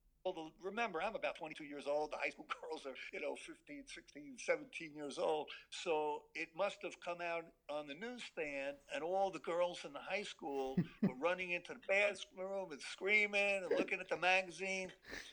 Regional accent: Bronx, New York, United States; I'm that kid growing up in the Bronx, a Yankee fan.

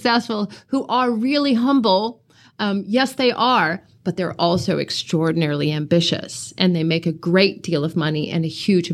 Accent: United States; now in New Zealand; I mean, you can tell from my accent, I'm not from around here. I'm an American. I'm also Kiwi.

